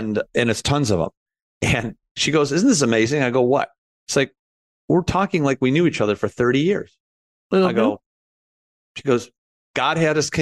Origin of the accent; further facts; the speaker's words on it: Chicago, Illinois, United States; So I'm from Chicago.